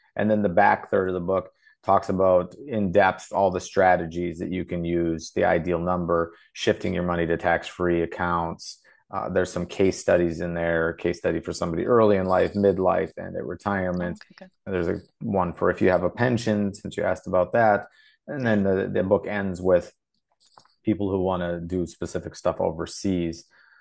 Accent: Zambia; born there; I was born in Zambia, where the baobab tree lives

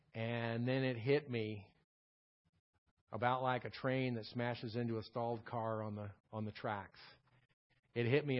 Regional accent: Houston, Texas, United States; my goal was I was born and raised in Houston. I wanted to become one of the best bowlers in the city of Houston.

